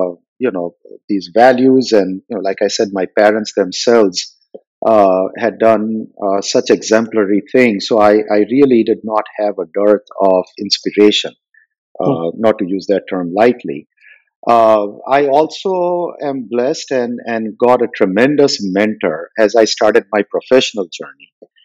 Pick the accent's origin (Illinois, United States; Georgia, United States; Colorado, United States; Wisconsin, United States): Illinois, United States; Chicago; born there; I was actually born in Chicago. My parents, like many Indian professionals, traveled to the U.S. in the early 60s.